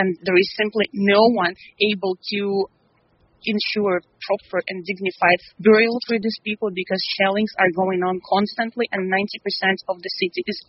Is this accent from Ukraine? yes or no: yes; Kyiv, Ukraine; Yes, I am from Kyiv. I am.